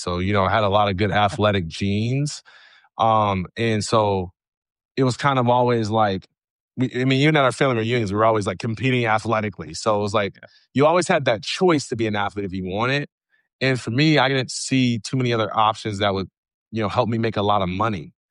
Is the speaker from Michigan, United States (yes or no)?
yes; Jackson, Michigan, United States; I'm originally from Jackson, Michigan.